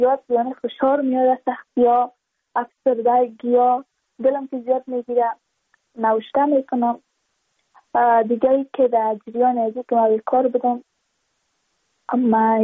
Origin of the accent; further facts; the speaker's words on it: Badakhshan, Afghanistan; چون ما از بدخشان هستیم